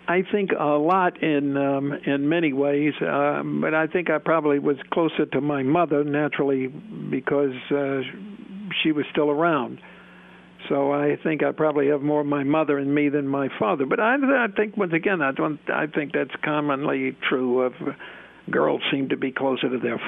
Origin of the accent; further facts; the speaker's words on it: Alabama, United States; I was born out in the country, so I wasn't actually born in the city.